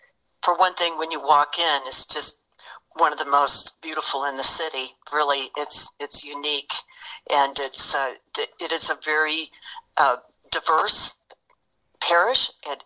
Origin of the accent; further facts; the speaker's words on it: Indianapolis, Indiana, United States; born there; I was born in Indianapolis on May 1st, 1956.